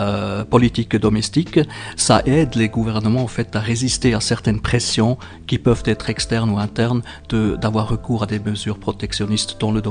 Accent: Switzerland; je suis suisse de nationalité et puis j'ai plusieurs autres compatriotes qui m'ont précédé dans cette fonction.

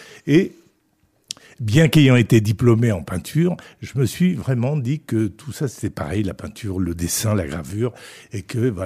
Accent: Decazeville, Occitanie, France; born there; Je suis né à Decazeville, dans l'Aveyron. Donc voilà, deux parents kabyles, berbères, d'Algérie.

